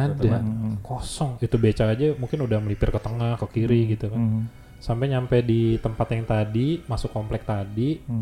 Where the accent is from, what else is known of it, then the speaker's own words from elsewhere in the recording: Jakarta, Indonesia; gue orang Jakarta kan.